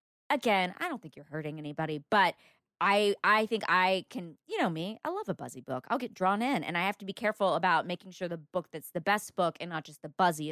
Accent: the South, United States; I'm from the South, so I'd probably say Tara.

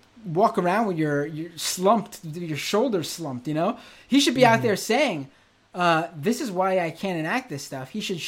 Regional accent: New York City, New York, United States; I can tell you as a New Yorker

